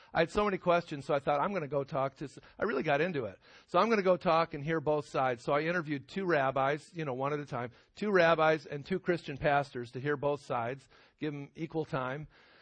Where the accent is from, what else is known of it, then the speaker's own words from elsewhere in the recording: Chicago, Illinois, United States; I'm from the Chicago area. I was raised in a conservative synagogue.